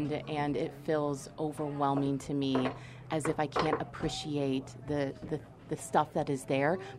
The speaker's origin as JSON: {"language": "English", "town": "Fitchburg", "region": "Wisconsin", "country": "United States", "said": "we're from Fitchburg, Wisconsin."}